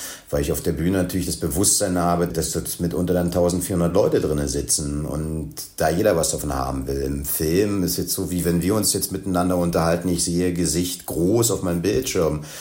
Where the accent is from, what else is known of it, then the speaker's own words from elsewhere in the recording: Dresden, Saxony, Germany; Ich bin Dresdner.